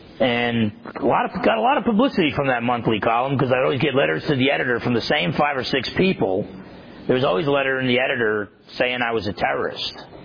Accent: New Jersey, United States; I grew up in New Jersey.

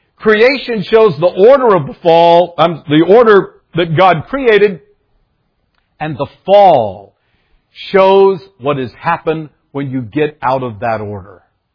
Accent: the South, United States; I grew up in the South. Got saved in a Baptist church in the South. Went to a Baptist college in the South.

